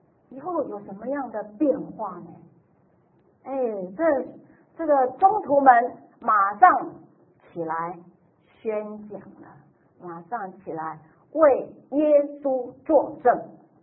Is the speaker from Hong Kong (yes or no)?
no; Taiwan; 所以我们台湾人都经过了这个风的袭击哈